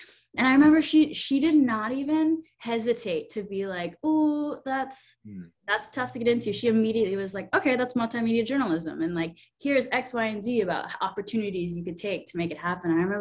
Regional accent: Pennsylvania, United States; I've spent my first freshman year at Lynn, and I'm from Pennsylvania, so it was out of state, I was paying out of state for it.

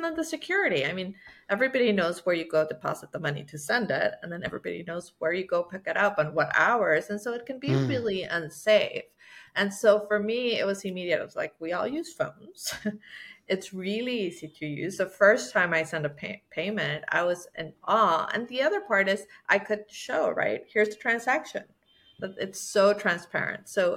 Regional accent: Mexico; So I'm from Mexico and I have always sent money back to Mexico.

